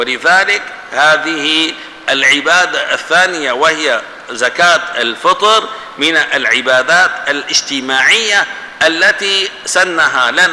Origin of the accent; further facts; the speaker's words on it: Damascus, Damascus Governorate, Syria; يوجد مشكلة عندنا في دمشق